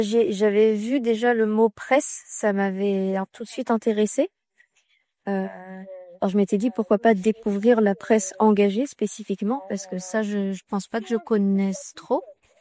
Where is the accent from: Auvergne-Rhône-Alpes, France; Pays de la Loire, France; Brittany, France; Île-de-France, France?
Brittany, France; Gouesnou; j'ai 25 ans et je viens de la ville de Gouesnou, à côté de Brest, dans le Finistère.